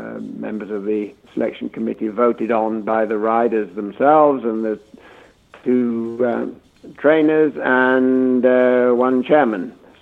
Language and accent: English; United Kingdom; especially as a Brit